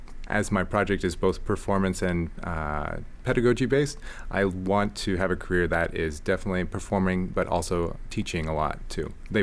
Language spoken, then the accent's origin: English; Colorado, United States; So I grew up in Colorado, but the best instrument shop was down in Albuquerque